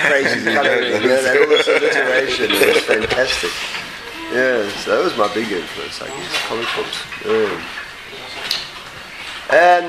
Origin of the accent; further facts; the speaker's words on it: Zimbabwe; You know, as a kid growing up in Zimbabwe in the 50s, we had American comics, which was amazing.